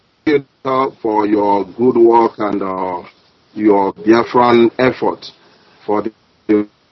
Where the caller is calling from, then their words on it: China; I'm calling from China.